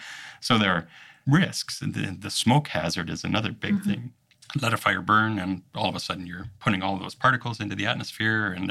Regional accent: Canada; So I mentioned earlier that I'm Canadian as well as being American. I have citizenship in both countries. And so I have worked and lived in both locations.

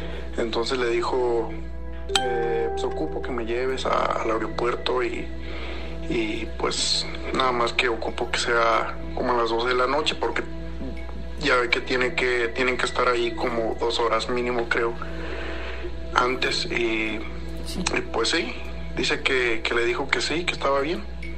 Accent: Porvenir, Michoacán, Mexico; now in United States; Somos del estado de Michoacán, de Porvenir, Michoacán.

